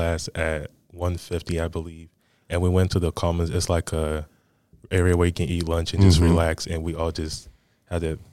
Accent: Nigeria; Okay. So we're all from Nigeria.

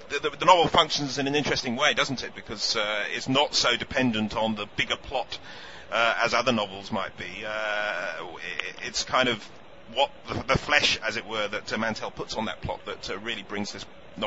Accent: East of England, United Kingdom; I'm English. We have the story of Henry VIII thrust down our throats from a very early age, and I was brought up in the near Kimbolton and Peterborough

